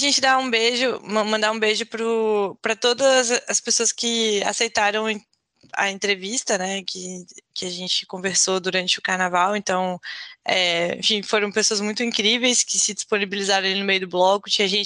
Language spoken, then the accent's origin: Portuguese; Paraná, Brazil; now in Rio de Janeiro, Brazil; queria comentar que eu sou paranaense, mas eu cresci, o meu carnaval, não tem carnaval no Paraná